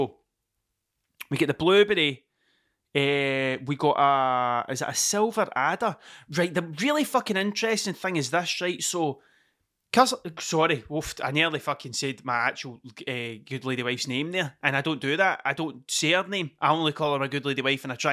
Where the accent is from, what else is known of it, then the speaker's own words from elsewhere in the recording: Scotland, United Kingdom; But I actually think it's just part of being fucking Scottish.